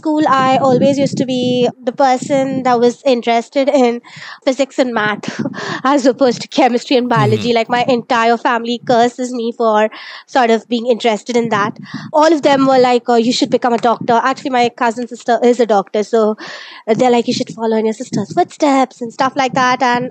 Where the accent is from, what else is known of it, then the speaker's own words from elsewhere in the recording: India; first language Malayalam; English is a second language; Hindi and Marathi came about because of that. My native language, Malayalam, is basically, you know, the stuff that I speak at home. It's just like a very multilingual thing on account of the place where I'm at.